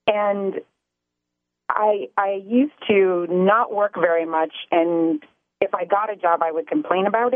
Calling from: Yonkers, New York, United States; I'm calling from Yonkers, New York.

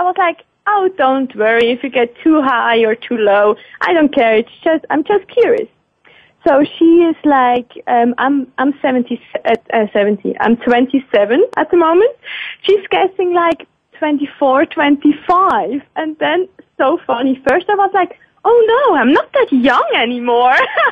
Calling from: Switzerland; Hey, I'm calling in from Switzerland.

